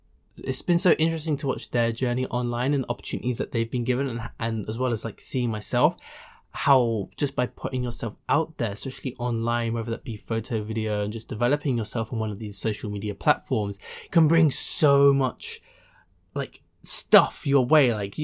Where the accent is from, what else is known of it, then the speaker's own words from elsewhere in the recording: London, United Kingdom; I've obviously was born and raised in London